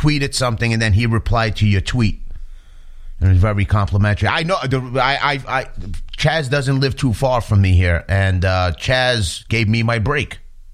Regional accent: Bronx, New York, United States; I'm from the Bronx, you know?

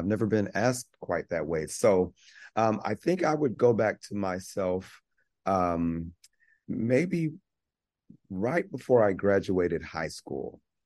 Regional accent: Louisiana, United States; And I say jambalaya because I'm from Louisiana.

